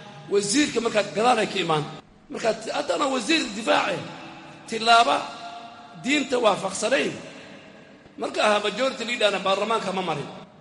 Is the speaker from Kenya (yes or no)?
yes; Kenya; waxaan ahay Kenyaan